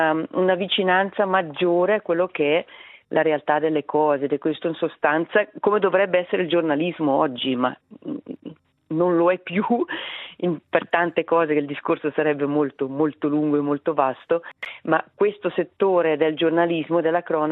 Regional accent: Bellinzona, Ticino, Switzerland; born there; è sempre piaciuta la montagna, sono nata a Bellinzona, fa più di 30 anni che giro e adesso abito in Valle di Blegno dal 95. Non tornerei in un centro cittadino

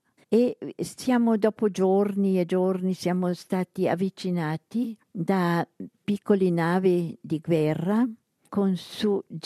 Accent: Densbüren, Aargau, Switzerland; Italian is a second language; Però siamo da Densburen Argovia.

